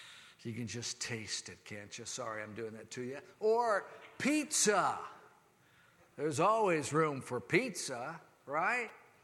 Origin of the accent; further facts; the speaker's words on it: Florida, United States; I'm from Florida. Okay? Southern boy, northern girl.